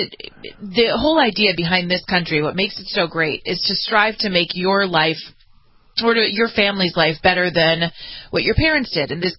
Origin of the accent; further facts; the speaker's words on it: United States; especially maybe because I'm a believer in Western culture and being an American, I'm proud of that.